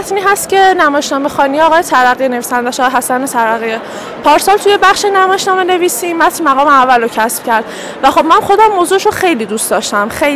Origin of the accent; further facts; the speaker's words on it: Isfahan, Iran; now in Sanandaj, Iran; من اصفهانی هستم. والا اصفهان که خب خیلی خوبه.